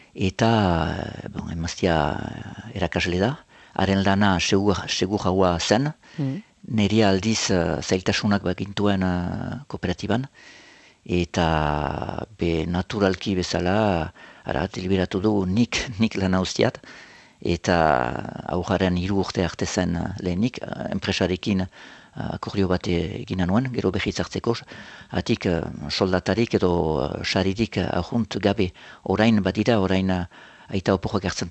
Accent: Saint-Pée-sur-Nivelle, Nouvelle-Aquitaine, France; eta hori Senpereri nire sorterriari lotura bat

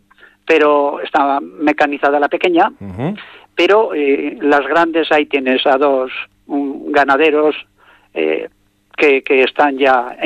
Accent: Kripan, Basque Country, Spain; Villano, del mejor pueblo del mundo, de Cripán.

